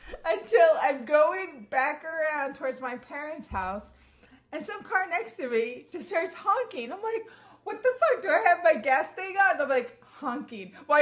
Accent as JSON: {"language": "English", "country": "Mexico", "tie": "born or raised there", "said": "I grew up in Mexico"}